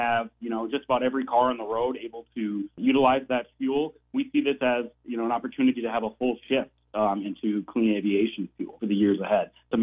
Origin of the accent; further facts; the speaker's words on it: Iowa, United States; Based in Iowa, born and raised in Iowa, and have many friends across Iowa